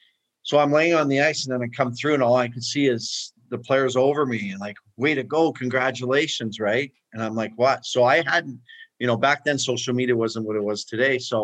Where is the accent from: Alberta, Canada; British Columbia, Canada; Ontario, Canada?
Alberta, Canada; Edmonton; Well, being my idol, you know, growing up in Edmonton and him winning four cups there